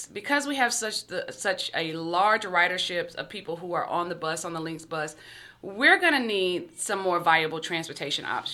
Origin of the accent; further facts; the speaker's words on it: Pine Hills, Florida, United States; I am from the district. I grew up in the district. I grew up in Pine Hills, to be exact.